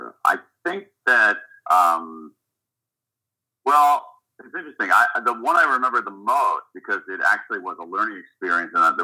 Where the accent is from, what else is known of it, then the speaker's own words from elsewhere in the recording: Columbus, Ohio, United States; Where I grew up in Columbus, Ohio, where I went to, my family and I lived about two blocks away from a local public school